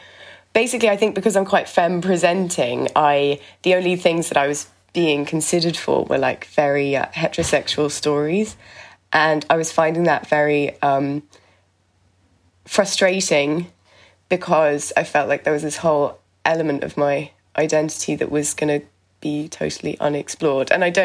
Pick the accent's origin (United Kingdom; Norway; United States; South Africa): United Kingdom; Like, I just realized slowly, like, oh my God, I'm such a Brit.